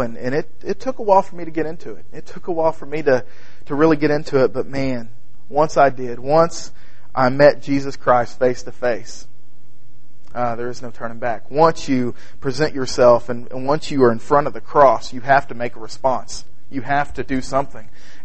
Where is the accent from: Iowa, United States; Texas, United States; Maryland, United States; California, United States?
Texas, United States; Garland; I grew up in Garland, Texas, which is a suburb of Dallas. I lived there my whole life